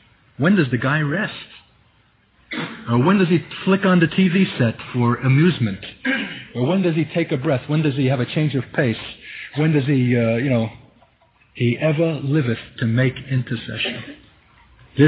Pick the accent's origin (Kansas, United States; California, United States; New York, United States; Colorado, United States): New York, United States; Brooklyn; accent: Brooklyn; I want to ask as many who have heard that voice through my Brooklyn accent to bow your heads now